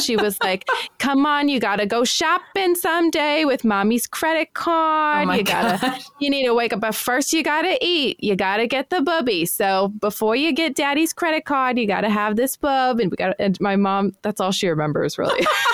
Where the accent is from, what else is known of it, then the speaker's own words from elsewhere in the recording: Franklin Square, New York, United States; born there; I was born in Franklin Square, New York, on Long Island